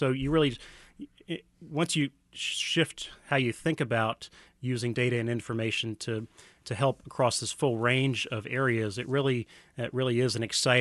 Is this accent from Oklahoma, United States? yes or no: no; Virginia, United States; So I said I'm from Virginia